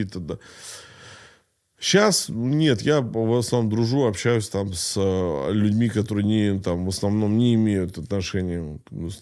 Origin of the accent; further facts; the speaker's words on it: Saint Petersburg, Russia; я вот родился, вырос в Питере